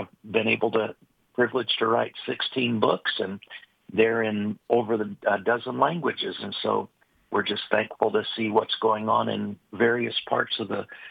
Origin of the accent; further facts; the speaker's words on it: Indiana, United States; But my wife and I are just coming up on our 46th year of marriage. We're from North Central Indiana.